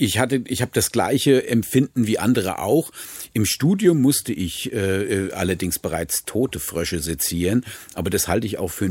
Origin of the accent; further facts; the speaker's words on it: Weilbach, Hesse, Germany; ich bin in Weilbach aufgewachsen, das ist heute ein Stadtteil von Flörsheim, also nicht weit von hier weg, also auf der Mainterrasse gelegen.